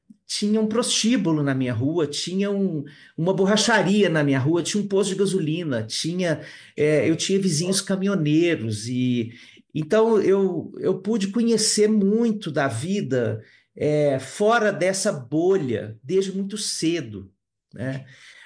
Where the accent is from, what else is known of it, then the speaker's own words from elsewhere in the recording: Belo Horizonte, Minas Gerais, Brazil; Eu venho de Minas Gerais, né? Eu venho de uma família mineira com origens sertanejas. Então, eu sou nascido na capital, em Belo Horizonte, mas a minha alma é sertaneja.